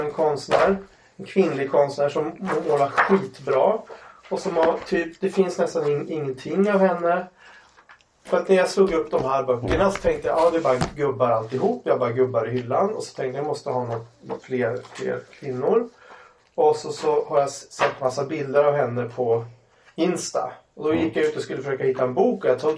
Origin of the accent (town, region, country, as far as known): Umeå, Västerbotten County, Sweden; born or raised there